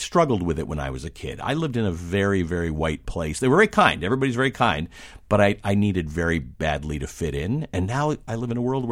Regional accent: Kenya; born there; also born or lived in South Africa / Canada / United States; I am Indian. I am South African. I am Kenyan. I am Canadian. I'm American. I'm a citizen of the world. As I say on my Twitter bio, I'm actually a Kenyan-born Muslim

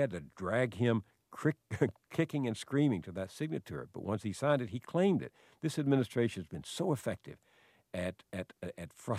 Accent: Deep South, United States; One was growing up a Southerner. I grew up in the Deep South that had suffered, as had the nation, from 250 years of denial about slavery.

